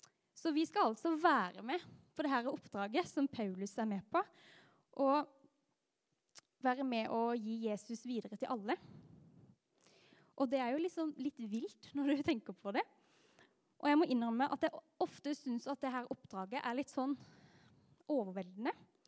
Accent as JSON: {"language": "Norwegian", "town": "Grimstad", "region": "Agder", "country": "Norway", "lives_now": "Oslo, Norway", "said": "Jeg straks 25, og jeg kommer fra Grimstad, som dere kanskje kan høre. Jeg studerer master i diakoni her i Oslo."}